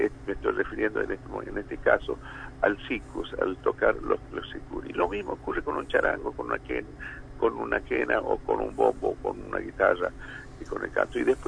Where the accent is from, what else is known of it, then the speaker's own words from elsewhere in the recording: Purmamarca, Jujuy, Argentina; mi papá en el año 1957 fundó la primera banda de mi pueblo en Purmamarca